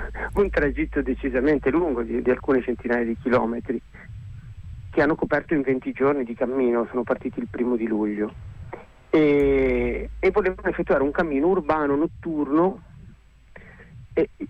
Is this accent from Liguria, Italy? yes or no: yes; Genoa, Liguria, Italy; sono stato contattato nei mesi scorsi in quanto genovese